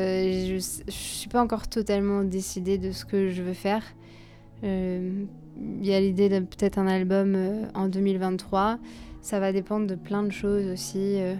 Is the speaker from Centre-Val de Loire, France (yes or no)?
yes; Vendôme, Centre-Val de Loire, France; je suis de Vendôme, mes parents habitent à Vendôme